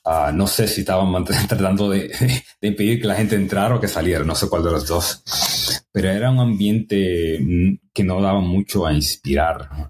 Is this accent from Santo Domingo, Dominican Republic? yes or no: yes; Santo Domingo, Dominican Republic; born there; Pues yo nací en los Trinitarios, en Santo Domingo.